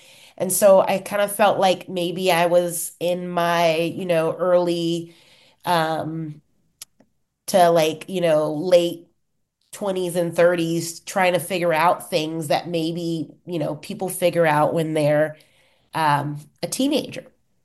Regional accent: Virginia, United States; But I grew up in Virginia in a single family home.

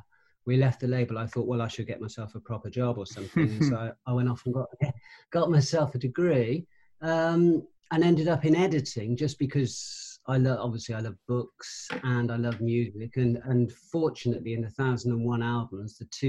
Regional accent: Cheltenham, South West England, United Kingdom; I grew up in Cheltenham

